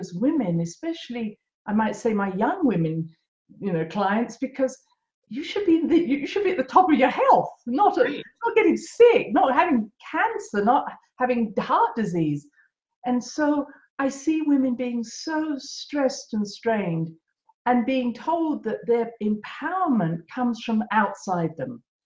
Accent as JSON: {"language": "English", "region": "London", "country": "United Kingdom", "tie": "born or raised there", "said": "brought up around homeopaths, healers, holistic medicine, channelers, very much part of my background growing up around London. And my mother was from Scotland"}